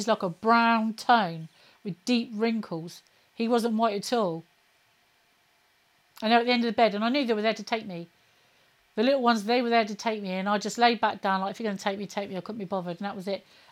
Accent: Southampton, South East England, United Kingdom; so I just said, look, I'm from Southampton.

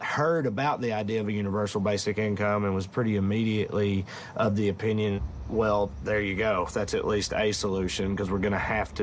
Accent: Salina, the South, United States; my hometown's smaller than yours. And I feel like that's an argument that I typically win because it's really, really small. I remember Salina as this, like, quaint little southern town

